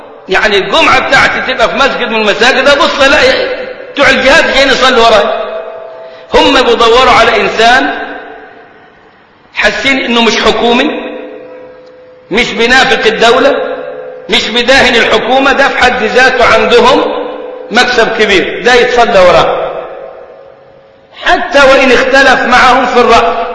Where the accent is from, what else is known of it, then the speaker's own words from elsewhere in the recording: Sohag Governorate, Egypt; مليين البلد عندنا في سوهاج